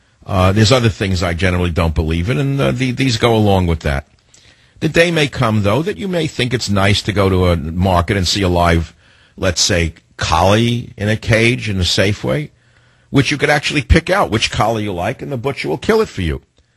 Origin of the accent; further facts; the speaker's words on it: Chicago, Illinois, United States; Chicago, my hometown.